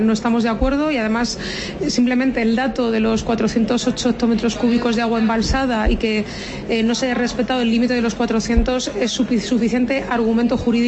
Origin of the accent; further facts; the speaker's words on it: Guadalajara, Castilla-La Mancha, Spain; potencial turístico que tiene Castilla-La Mancha y por supuesto también de Guadalajara, que al final es mi tierra